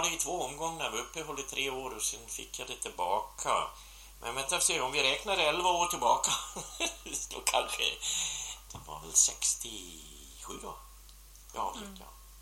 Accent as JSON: {"language": "Swedish", "town": "Vikmanshyttebruk", "region": "Dalarna County", "country": "Sweden", "tie": "born there", "also_born_or_lived": "Uppland / Östergötland", "lives_now": "Värmland, Sweden", "said": "Jag är född i Vikmanshyttebruk i södra Dalarna. Fast jag har ju varit bosatt i Uppland och Östergötland och på ända sedan 32 har jag väl inte bott hemma."}